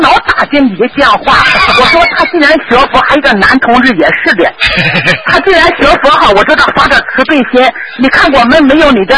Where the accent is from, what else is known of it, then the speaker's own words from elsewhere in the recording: China; 因为我是中国的哈。